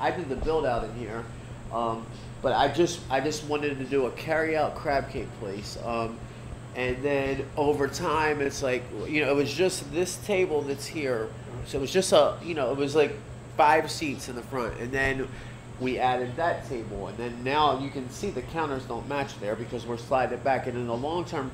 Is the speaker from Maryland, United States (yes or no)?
yes; Baltimore, Maryland, United States; So I'm from Maryland, Baltimore, and I've been making crab cakes my whole life